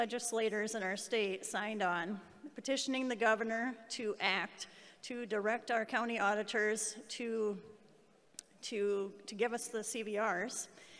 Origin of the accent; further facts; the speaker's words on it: Sioux Falls, South Dakota, United States; I am from Sioux Falls area, yes.